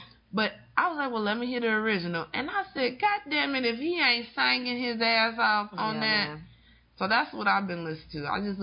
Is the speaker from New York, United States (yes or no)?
no; Chicago, Illinois, United States; As a Chicagoan.